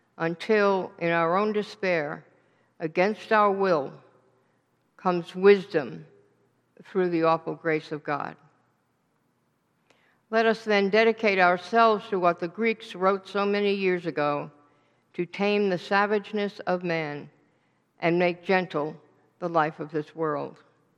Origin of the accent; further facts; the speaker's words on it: New York, United States; As a New Yorker, a Yankee, I have thought of rural Southerners as rednecks.